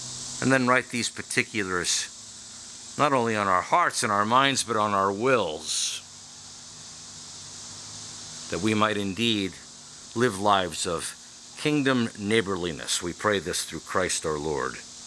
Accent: New York, United States; also born or lived in Pittsburgh / Oklahoma; I told him I came from Pittsburgh. Well, before that, where? Well, Oklahoma. Before that, where? Well, New York.

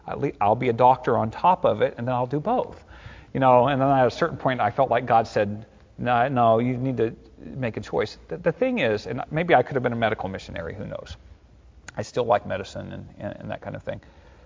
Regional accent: Midwest, United States; Where I grew up in the Midwest, pastors were almost always very holy.

